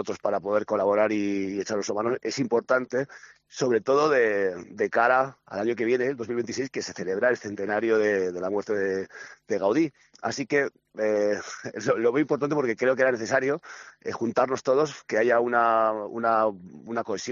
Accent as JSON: {"language": "Spanish", "region": "Cantabria", "country": "Spain", "said": "hay cantidad de cosas que forman parte de nuestra identidad como cántabros"}